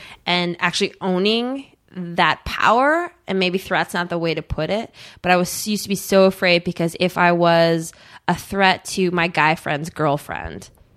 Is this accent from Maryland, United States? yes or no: no; Eagan, Minnesota, United States; I grew up in Eagan, which is a suburb of St. Paul, so it's predominantly white in a, you know, a white state.